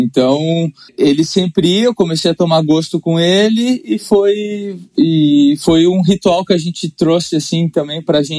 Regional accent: Caxias do Sul, Rio Grande do Sul, Brazil; born there; Onde eu nasci, que é Caxias do Sul, aqui na região repleta de bons vinhos

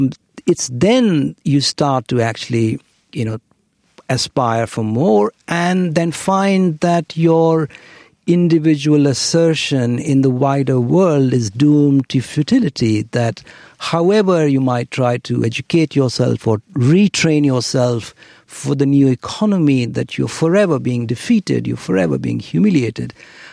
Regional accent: India; I grew up in India in the 1970s and 80s

